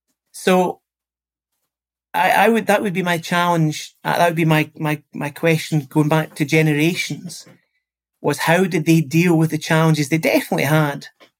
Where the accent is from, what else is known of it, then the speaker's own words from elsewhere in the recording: Scotland, United Kingdom; you and I grew up in Scotland, I'm older than you